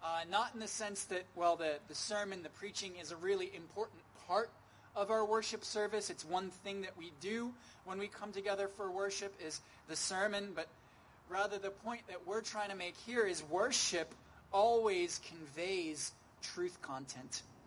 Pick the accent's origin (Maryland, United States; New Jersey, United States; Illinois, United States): New Jersey, United States; Something that you may or may not know about me is that I am, I grew up in New Jersey. I worked in New York for a while.